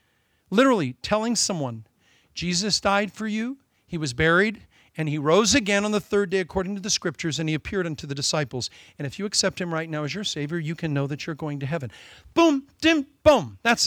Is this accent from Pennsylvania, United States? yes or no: no; Iowa, United States; I was raised in Iowa, and you do not drink from a hose in Des Moines, Iowa, till you let that water flow out a bit